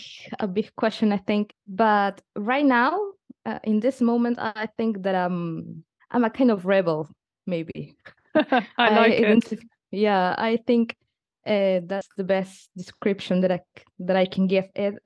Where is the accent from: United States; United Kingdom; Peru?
Peru; English is a second language; Well, I'm from Peru, and I studied music in Peru